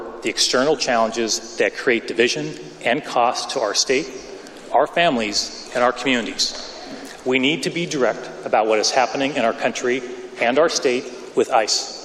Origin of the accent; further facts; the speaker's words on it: United States; As an American, I never thought I would see federal agents in masks jumping out of unmarked cars and grabbing people off our streets.